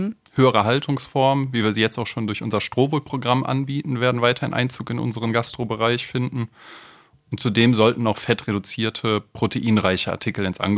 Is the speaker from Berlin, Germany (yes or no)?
no; Dormagen, North Rhine-Westphalia, Germany; Ich komme aus dem schönen Dormagen, gelegen zwischen Köln und Düsseldorf, also genau in der Mitte oder relativ in der Mitte. Bin 31 Jahre alt